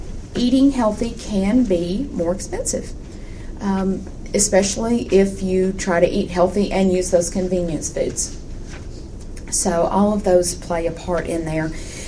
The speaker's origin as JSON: {"language": "English", "region": "the South", "country": "United States", "said": "we're from the South, and, you know, we like our fat."}